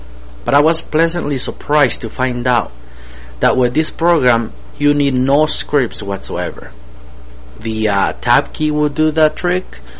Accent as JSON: {"language": "English", "region": "Chihuahua", "country": "Mexico", "second_language": "English", "lives_now": "United States", "said": "I am originally from Mexico, the state of Chihuahua, Mexico, to be correct. And I'm currently living in the state, here in the States, in the United States, in the state of New Mexico"}